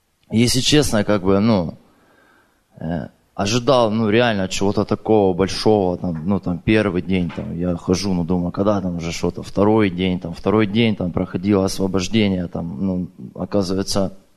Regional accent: Russia; я из России приехал.

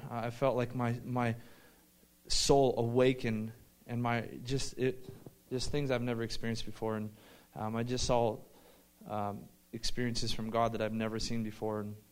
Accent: South Carolina, United States; I speak better in English. I'm from South Carolina.

